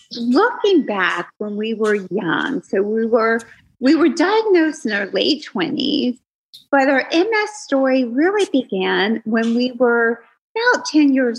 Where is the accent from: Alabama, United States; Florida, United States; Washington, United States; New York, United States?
Florida, United States; Tampa; we were growing up in Florida, Tampa, Florida.